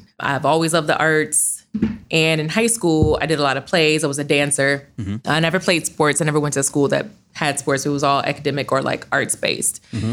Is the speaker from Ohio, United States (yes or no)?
yes; Columbus, Ohio, United States; So I'm born and raised in Columbus. I went to the University of Akron.